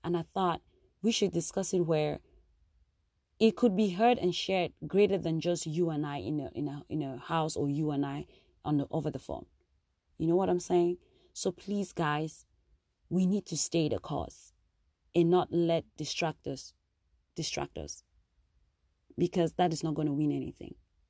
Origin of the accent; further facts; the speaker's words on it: Northwest Region, Cameroon; I tend to feel like because I'm from Ambazonia, the shoes fit, or my family was affected by it